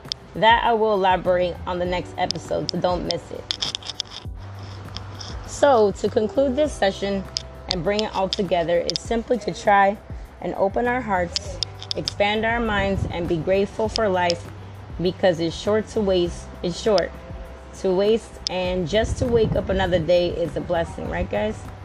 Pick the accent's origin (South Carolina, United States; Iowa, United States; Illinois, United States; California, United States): California, United States; I'm from California, and we'll talk about the rest another time.